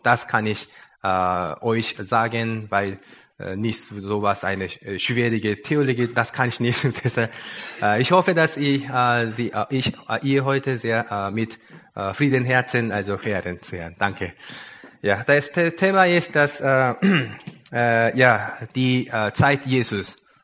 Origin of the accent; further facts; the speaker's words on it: South Korea; German is a second language; now in Regensburg, Germany; Ich komme ursprünglich aus Südkorea. Jetzt wohne ich jetzt in Regensburg. Dort bin ich auch Leiter in einer Baptisten, die freie evangelische Gemeinde.